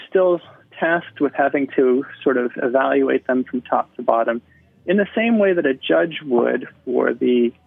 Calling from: Portland, Oregon, United States; I'm calling in from Portland, Oregon.

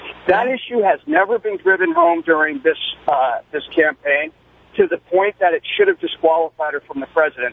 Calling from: San Bernardino, California, United States; Well, right now I'm in San Bernardino. I live in Toronto.

